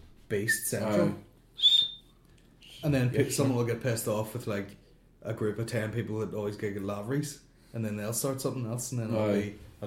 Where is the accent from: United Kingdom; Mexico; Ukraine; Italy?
United Kingdom; Northern Ireland; Like, I'm definitely more Irish than I am British.